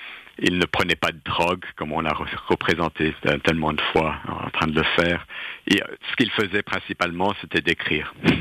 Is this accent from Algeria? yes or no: no; Switzerland; Et chez nous, en Suisse